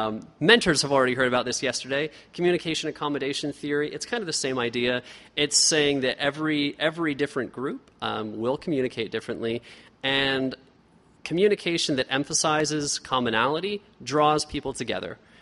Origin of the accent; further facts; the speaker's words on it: Plain City, United States; so I grew up in Plain City